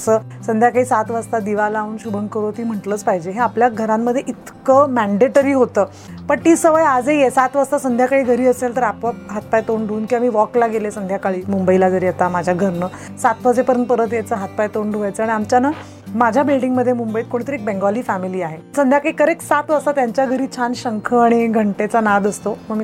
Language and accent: Marathi; Mumbai, Maharashtra, India; माझं बालपण गिरगावात आणि माझं आजोळ शिवाजी पार्कला होतं. सो माझं खूप on off Shivaji park Girgaon असं व्हायचं. गिरगावात मी राहायचे